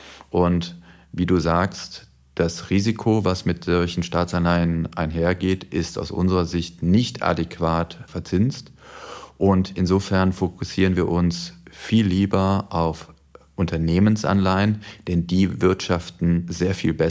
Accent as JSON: {"language": "German", "country": "Germany", "said": "Und das ist traurig, das als Deutscher zu sagen."}